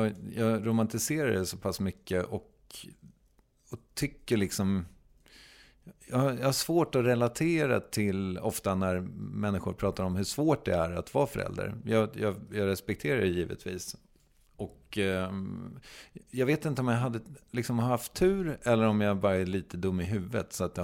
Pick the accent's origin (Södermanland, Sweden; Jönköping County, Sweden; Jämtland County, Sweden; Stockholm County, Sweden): Södermanland, Sweden; Strängnäs; vi var då i min hemstad i Strängnäs